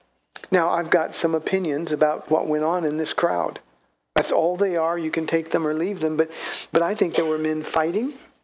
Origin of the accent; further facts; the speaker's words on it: California, United States; I'm from Southern California, grew up there, and the only parade I ever cared about we went to, my parents took me to, was to the Rose Parade.